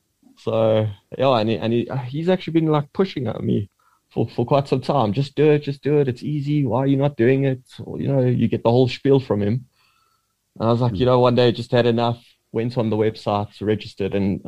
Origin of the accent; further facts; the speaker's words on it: Edenvale, Gauteng, South Africa; Perfect. I'm from Johannesburg, Edenvale to be exact.